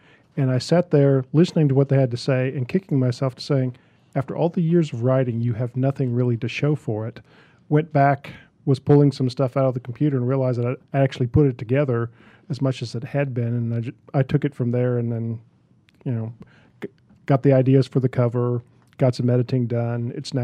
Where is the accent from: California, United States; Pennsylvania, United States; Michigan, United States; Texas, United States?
Texas, United States; Then there are a couple of reminiscences of me growing up in Texas, and particularly with my family, my father, mother, and my sister.